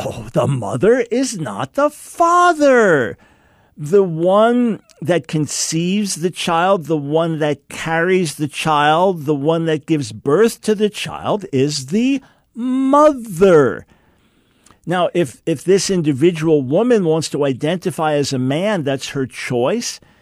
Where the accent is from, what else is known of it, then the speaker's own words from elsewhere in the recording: New York, United States; I'm a New Yorker. I've been born in New York City, raised in Long Island, spent the first half of my life there